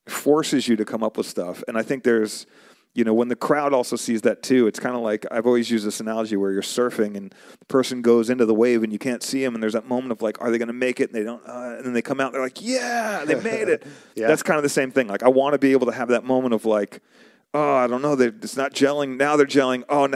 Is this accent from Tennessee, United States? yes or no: no; New York, United States; also born or lived in Arizona; So originally I'm from New York. Before I moved to Arizona, I was in New York and I was listening to, I was in New York, moved out to Arizona.